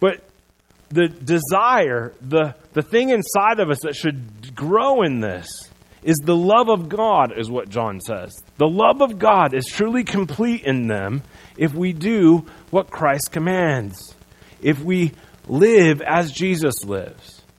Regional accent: Sioux Center, Iowa, United States; also born or lived in Chicago / Pella; I was born in Chicago. I lived there for 2 months. I moved to Pella. After that, I moved to Sioux Center.

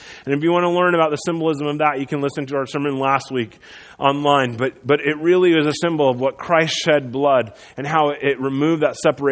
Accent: Iowa, United States; Now, I grew up in Iowa. Most of you know this, right? In Iowa, they have a lot of agriculture, okay?

